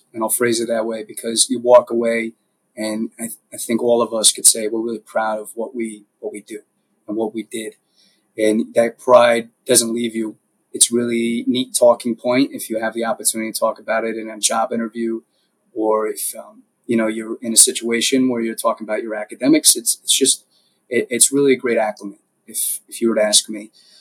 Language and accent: English; Pennsylvania, United States; Because also growing up in Pennsylvania in a blue collar town, we have seen the repercussions of poor, laborious practices